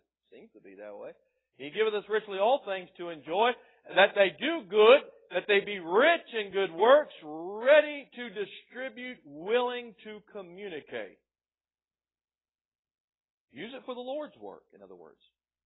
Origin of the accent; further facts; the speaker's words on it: Tampa, Florida, United States; I'm from Tampa, that's where I was born.